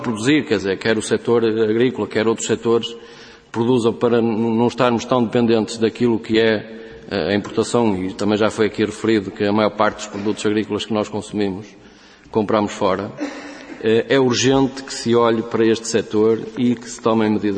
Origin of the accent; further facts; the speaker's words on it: Vila do Conde, Porto, Portugal; Eu sou de Vila do Conde e, portanto, um bocado de testemunho daquilo que se está a passar em Vila do Conde